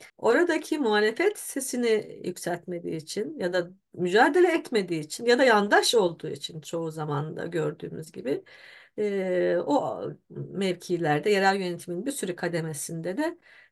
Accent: Taşova, Amasya, Turkey; Bir güzel haber de benim memleketimden geldi. Amasya Taşova'da bir altın madeni projesi daha başlangıç aşamasında reddedildi.

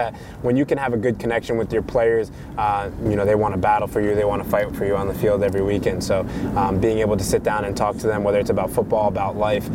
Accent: United States; I mean, I think as an American, you have to earn your respect wherever you go.

